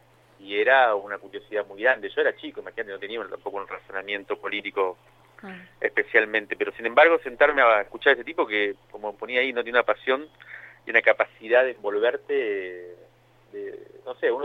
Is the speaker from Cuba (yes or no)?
yes; Cuba; Yo me nací en 75 y me crié en Cuba en los 80.